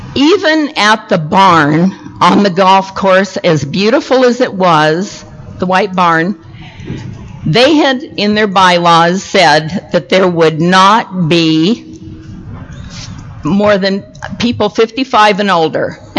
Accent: Idaho, United States; now in Cedar Hills, United States; We found another job in Utah. We came from Idaho.

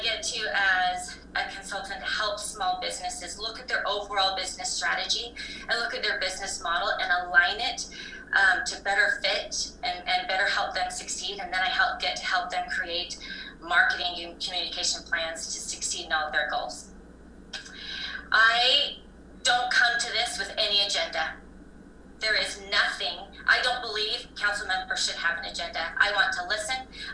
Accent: Provo, Utah, United States; I am a native, Utah-born. I am from Provo, and like many of you, I attended BYU

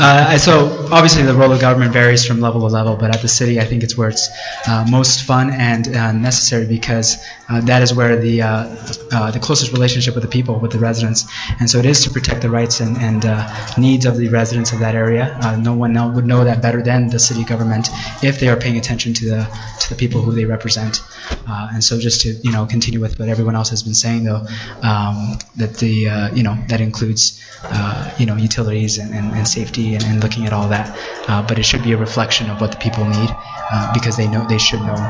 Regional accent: Miami, Florida, United States; I grew up in Miami, Florida, and that was not the case where I grew up.

